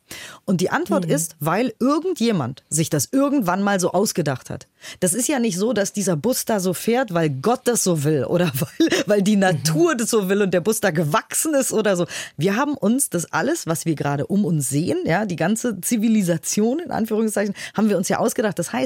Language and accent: German; Germany; ich spreche Englisch und ein bisschen Spanisch und ansonsten Deutsch